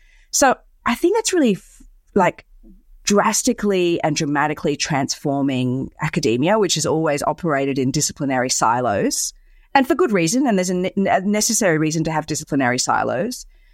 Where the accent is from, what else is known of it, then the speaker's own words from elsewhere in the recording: Australia; as an Australian citizen who works in collaboration with Indonesian academics